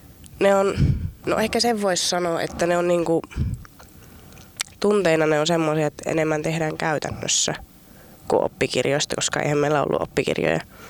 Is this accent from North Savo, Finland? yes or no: no; Tornio, Lapland, Finland; No, mä oon Torniosta kotoisin, mutta mä olin 9-luokan täällä Ranualla